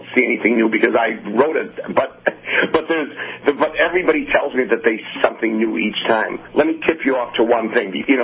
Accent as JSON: {"language": "English", "region": "Wisconsin", "country": "United States", "tie": "born or raised there", "lives_now": "Los Angeles, United States", "said": "I grew up in Wisconsin, and, you know, where trees just grow up. You just let the land alone as they grow up. Then I moved to L.A."}